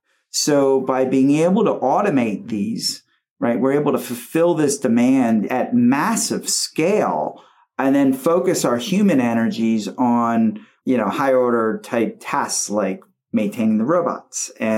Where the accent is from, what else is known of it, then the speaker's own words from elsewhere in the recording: United States; as an American growing up here, it's like you're 18 years old, I'm getting away from mom and dad.